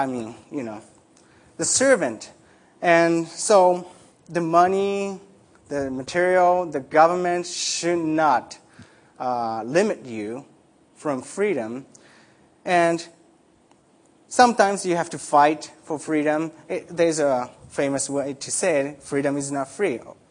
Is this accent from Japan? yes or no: yes; Japan; first language Japanese; English is a second language; now in United States; living in Japan, growing up in Japan, my first language is Japanese, so probably you noticed that, right, already.